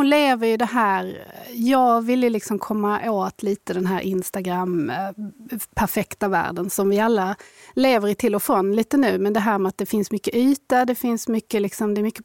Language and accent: Swedish; Helsingborg, Skåne, Sweden; Ja, men det är Laröd, alltså typ en förort. Mm, ja. Där växte jag upp.